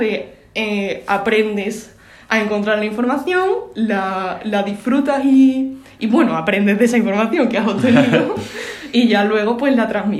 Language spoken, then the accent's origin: Spanish; Seville, Andalusia, Spain; también de Sevilla … de último año y estoy en el grupo Habitados 575, también de Sevilla.